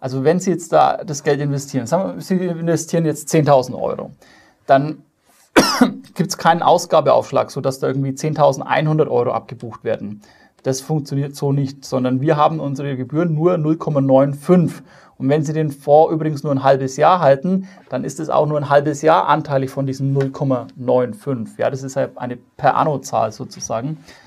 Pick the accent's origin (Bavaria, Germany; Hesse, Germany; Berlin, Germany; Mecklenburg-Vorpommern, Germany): Bavaria, Germany; sagt man bei uns in Bayern. Weil ich komme aus Bayern.